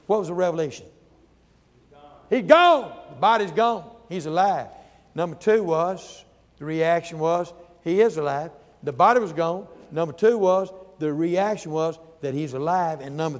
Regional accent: Mississippi, United States; When I was a boy growing up in Mississippi, I thought, I didn't understand Good Friday. There's a lot of things, I guess, we didn't understand in Mississippi, but growing up as a boy, I never understood Good Friday.

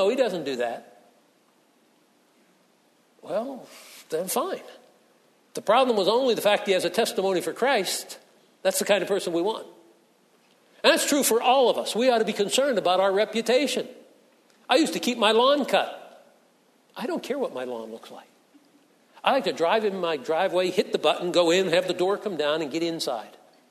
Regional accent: East Coast, United States; I grew up on the East Coast. They weren't so fanatical about lawns back there.

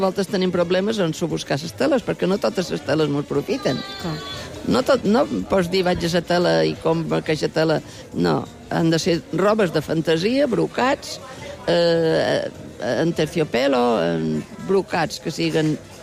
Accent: Santa Gertrudis, Balearic Islands, Spain; born there; jo he nascut a Santa Gertrudis.

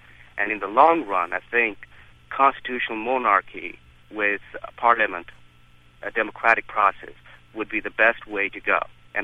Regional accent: Nepal; English is a second language; now in Cambridge, United States; I'm from Nepal

